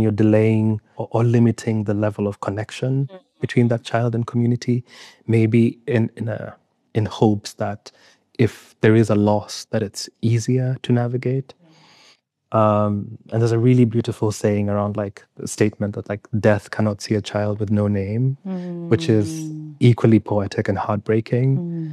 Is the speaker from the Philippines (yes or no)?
no; Nairobi, Kenya; born there; By the time that I was born, also I was born in Nairobi, and so I was named from birth.